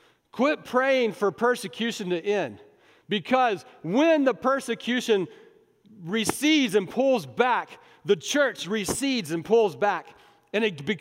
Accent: United States; I'm just telling you, as an American believer, that made no sense to me, because I'm an American believer.

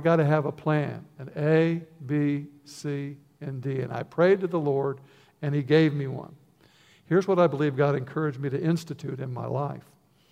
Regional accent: Vincennes, Indiana, United States; On the way back, I got into Indiana near my hometown of Vincennes, about a half hour away.

